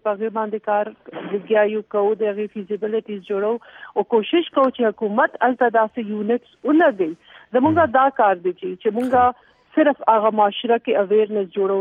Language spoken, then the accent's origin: Pashto; Bannu, Khyber Pakhtunkhwa, Pakistan; زه چې خپل د بنو یم